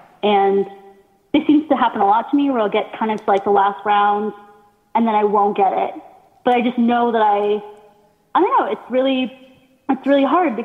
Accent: Canada; I'm Canadian, I'm nice.

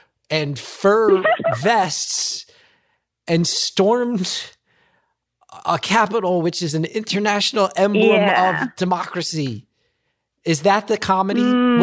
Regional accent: New Jersey, United States; I like being American. I love being from New Jersey, and I hate that I hate that I have to feel apologetic

